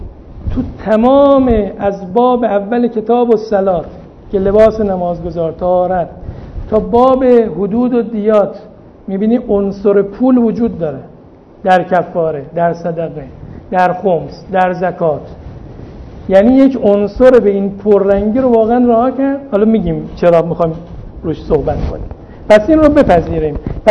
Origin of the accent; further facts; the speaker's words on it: Shiraz, Fars, Iran; اگر چه همین اصطلاحات در شهر ما شیراز مجاز ممکنه بشه.